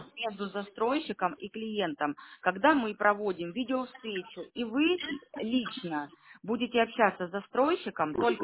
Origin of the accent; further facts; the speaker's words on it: Krasnodar, Krasnodar Krai, Russia; Вы, наверное, плохо знаете Краснодар наш. Я коренная.